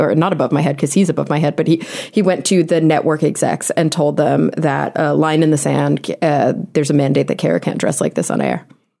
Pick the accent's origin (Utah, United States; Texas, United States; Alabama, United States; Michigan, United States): Texas, United States; Cause I'm from Texas